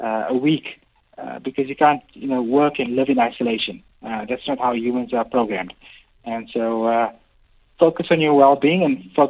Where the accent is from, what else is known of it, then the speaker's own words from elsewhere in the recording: Johannesburg, Gauteng, South Africa; Yeah, so actually born and bred in south of Joburg, currently still living in Johannesburg. With my wife and my 8-month-old daughter. And so very much a Joburg person.